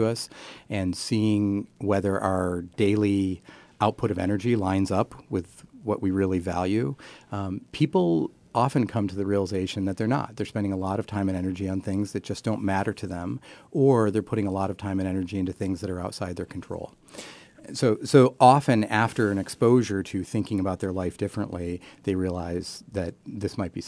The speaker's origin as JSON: {"language": "English", "region": "New York", "country": "United States", "tie": "born or raised there", "said": "No, I actually grew up in a very small, tiny little farming town in western New York State in the middle of nowhere. There were 10 cows for every person in our county."}